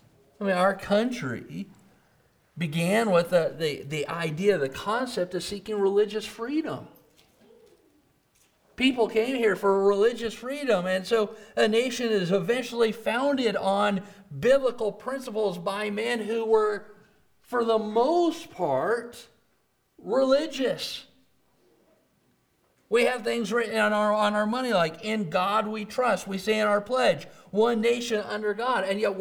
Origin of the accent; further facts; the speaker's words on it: Portland, Oregon, United States; born there; You guys know I'm West Coast, you know, California. I was born in Oregon. Specifically, I was born in Portland.